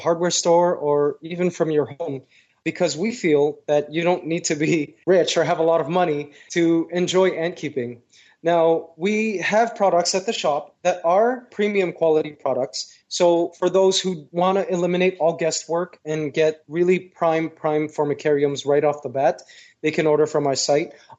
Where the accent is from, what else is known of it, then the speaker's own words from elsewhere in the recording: Canada; now in Malaysia; the ants that I grew up with in Canada